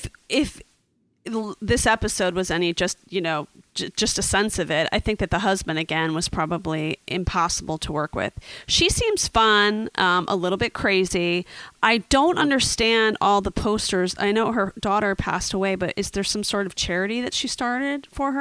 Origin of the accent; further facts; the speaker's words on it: East Coast, United States; perhaps that's because we're from the East Coast.